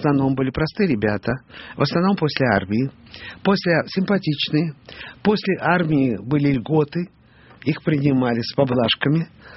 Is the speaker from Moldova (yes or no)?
no; Western Ukraine, Ukraine; also born or lived in Moscow, Russia; Родилась в Москве, а детство было там.